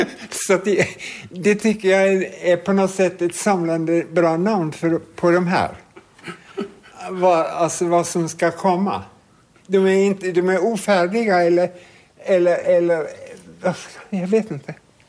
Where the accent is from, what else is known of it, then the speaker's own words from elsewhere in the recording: Naustdal, Vestland, Norway; i detta ställe Naustdal där jag kommer ifrån